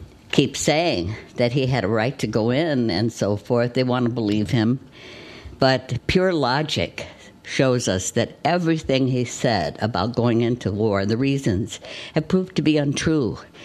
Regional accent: United States; I'm American. I don't like hyphens. It's true, my parents came from Syria

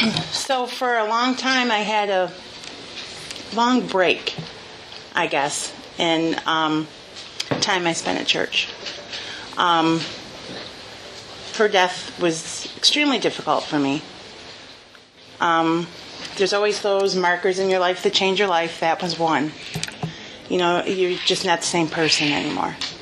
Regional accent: Jamestown, United States; And I'm from Jamestown. This is where I've always grown up. And I was born in 1967

